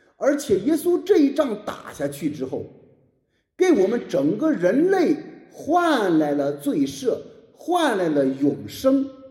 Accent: China; 后来我们中国人呢，又把喜乐建立在什么肤浅的喜乐上

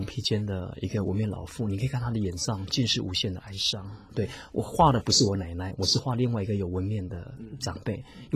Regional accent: Taiwan; 我哪天回到山上，我要从头去学我的母语，从头去碰触泰雅族的文化。

